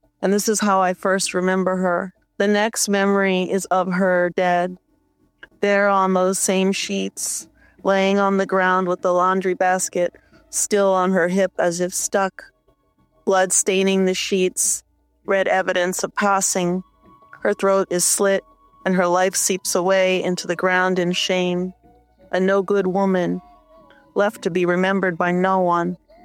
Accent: Hawaii, United States; growing up in Hawaii, my mom was, you know, definitely an activist and always working in the Black community here in Hawaii

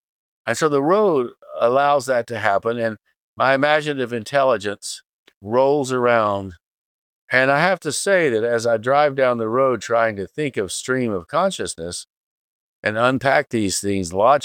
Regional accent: Asheville, North Carolina, United States; headed back to my hometown, Asheville, North Carolina.

